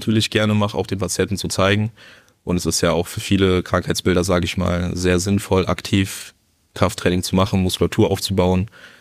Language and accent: German; Eifel, Germany; Ich komme eigentlich aus der Eifel.